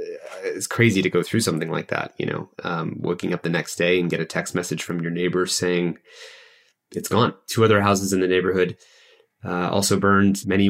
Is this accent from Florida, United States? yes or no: no; Santa Rosa, California, United States; I actually moved into my family home that I grew up in Santa Rosa, which is in Sonoma County.